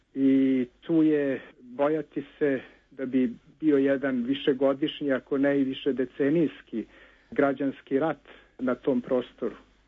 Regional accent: Serbia

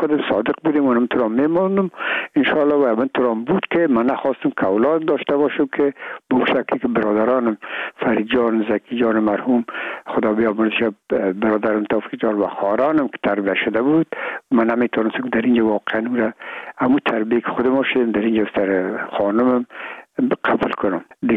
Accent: Afghanistan; ما افغان هستیم

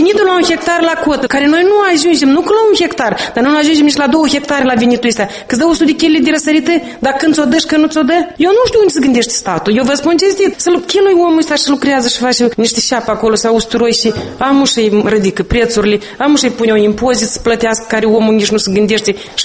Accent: Moldova; fiindcă aici sunt născut, aici sunt crescut, aici sunt părinți, da, eu mă mândresc că sunt moldovancă. Nu pot să zic că sunt româncă și nici rus nu pot să spun

